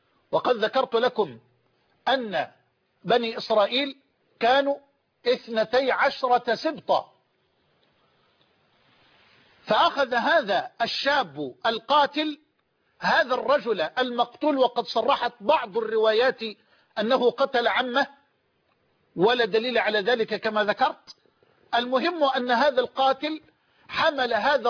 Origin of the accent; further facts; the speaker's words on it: Egypt; هذا كما يقولون عندنا في مصر يعني يقتل القتيل ويمشي في جنازته.